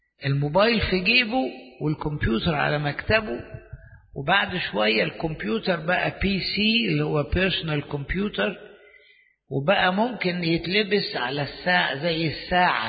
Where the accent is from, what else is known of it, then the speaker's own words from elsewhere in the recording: Egypt; أنا أرثوذكسي، أنا قبطي مصري، ها؟ أنا خادم في الكنيسة.